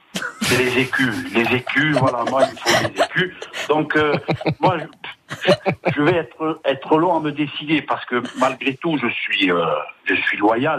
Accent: Calenzana, Corsica, France; Mais non, je viens de Calenzane. Donc là-bas on n'a pas la voix aussi profonde, mais bon.

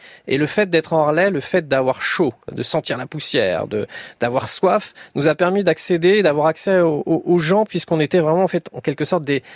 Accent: France; accent: French

